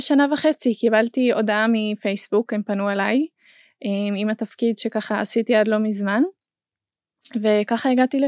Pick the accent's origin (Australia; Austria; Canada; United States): Austria; Hebrew is a second language; now in Israel; אני במקור עולה חדשה או עולה ותיקה, כי אני כבר משהו כמו 9 שנים פה בארץ. אני במקור מאוסטריה, אז אני ככה מתנצלת מראש על הטעויות בעברית, כי זה לא השפתם שלי